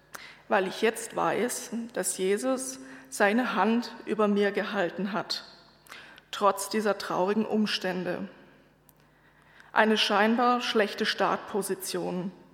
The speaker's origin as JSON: {"language": "German", "town": "Lörrach", "region": "Baden-Württemberg", "country": "Germany", "tie": "born or raised there", "lives_now": "Freiburg, Germany", "said": "bin 24 Jahre alt und komme aus Freiburg. Geboren und aufgewachsen bin ich in Lörrach."}